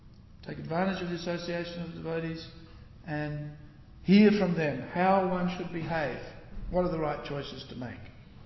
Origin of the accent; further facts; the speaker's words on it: Australia; I am an Australian, I love my country.